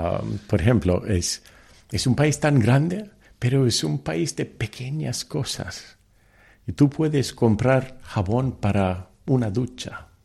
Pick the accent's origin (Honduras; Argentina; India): India; Anantapur, Andhra Pradesh; first language Telugu; Spanish is a second language; Esto fue mi decisión y fue algo muy natural porque soy de Anantapur, allí. Yo creo en mi pueblo, en mi gente.